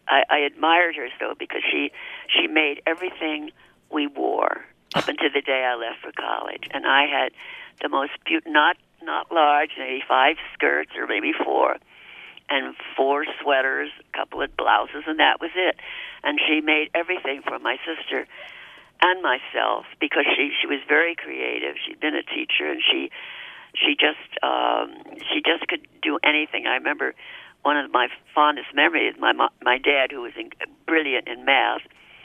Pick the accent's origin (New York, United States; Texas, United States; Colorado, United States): New York, United States; Queens; also born or lived in Albany; No, I grew up